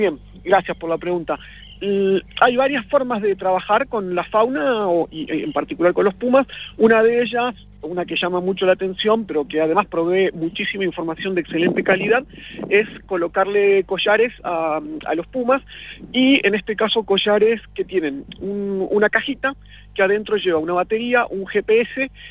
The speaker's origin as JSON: {"language": "Spanish", "town": "San Martín de los Andes", "region": "Neuquén", "country": "Argentina", "tie": "born or raised there", "also_born_or_lived": "La Plata / United States", "moved": "as an adult", "said": "yo soy acá de San Martín de los Andes, como casi todos los que terminan el secundario en San Martín, me fui a estudiar afuera, me fui a La Plata"}